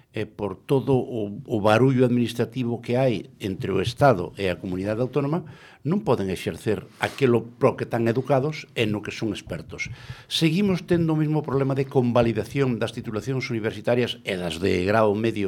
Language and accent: Galician; Galicia, Spain; son galegos como nós.